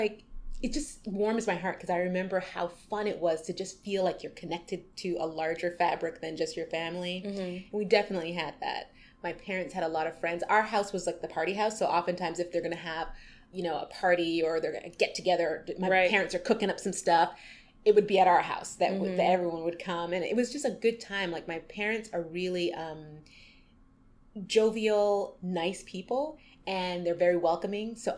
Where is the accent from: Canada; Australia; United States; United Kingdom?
Canada; Montreal, Quebec; I grew up in Montreal, Canada. It was my parents who were from Barbados. So I grew up in a Caribbean Canadian household.